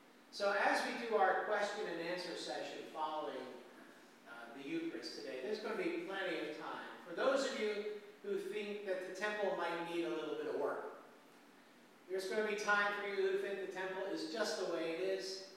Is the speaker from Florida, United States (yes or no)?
yes; Florida, United States; Bonnie Jean and I come from Southwest Florida, Tampa, St. Petersburg area